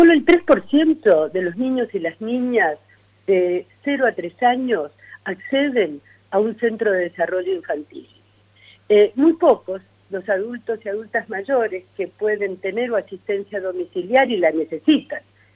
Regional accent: Chacras de Coria, Mendoza, Argentina; También en Mendoza, en mi pueblo, Chacras de Coria

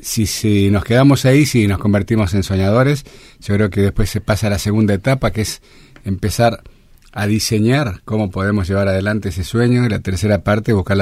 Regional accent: Gualeguaychú, Entre Ríos, Argentina; necesitamos encontrarnos como gualeguaychuenses, como entrerrianos, como argentinos, como latinos

